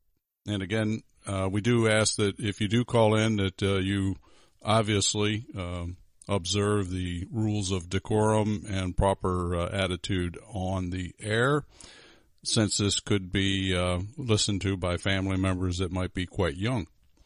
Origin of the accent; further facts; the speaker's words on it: Florida, United States; I'm from South Florida.